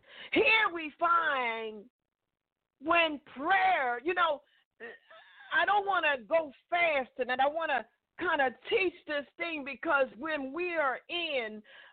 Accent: Philadelphia, Pennsylvania, United States; because I am from Philadelphia, praise God

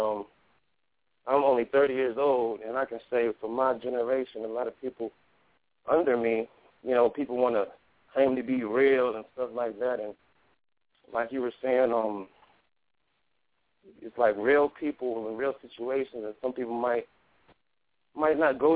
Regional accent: Colorado Springs, Colorado, United States; I'm from Colorado Springs

